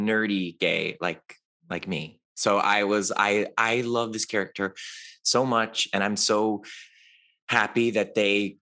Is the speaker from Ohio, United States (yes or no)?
yes; Cleveland, Ohio, United States; And I grew up in Cleveland. So to me, it's like a love letter to the Midwest and to Midwest culture